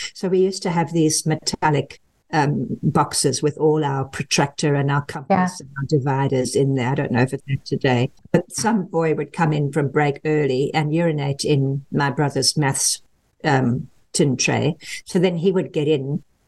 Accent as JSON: {"language": "English", "country": "South Africa", "tie": "born or raised there", "said": "we grew up in South Africa where sport is a very high part of your acceptance in the culture."}